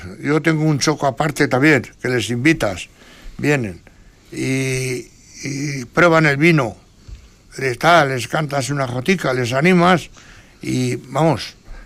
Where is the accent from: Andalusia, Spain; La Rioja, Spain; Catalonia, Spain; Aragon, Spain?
La Rioja, Spain; San Vicente de la Sonsierra; como soy de San Vicente de la Sonsierra, el pueblo de los Picaos